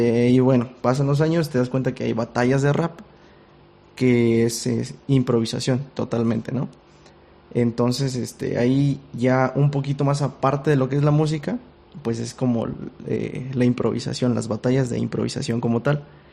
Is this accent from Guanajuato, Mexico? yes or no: no; Atlacomulco, State of Mexico, Mexico; no sé si lo había mencionado yo, soy de Atlacomulco